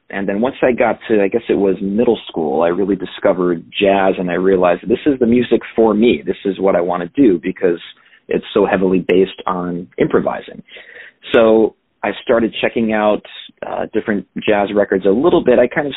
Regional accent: Connecticut, United States; So I was born and raised in Southern Connecticut, where I'm still based today in New Haven County, and just a little over an hour outside the city.

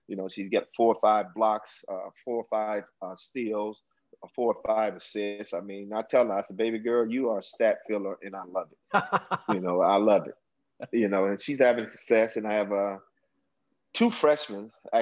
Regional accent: Aurora, Illinois, United States; one in Aurora, my hometown, and the other one in the South Suburbs.

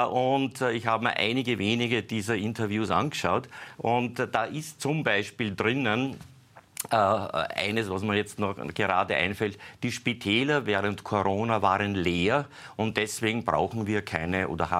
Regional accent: Lower Austria, Austria; Ich bin selbst geborener Niederösterreicher, aufgewachsen in Niederösterreich

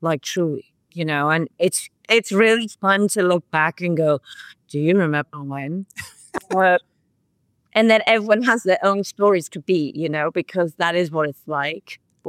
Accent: Wales, United Kingdom; But in saying that, being Welsh, Wrexham is a great place to go to.

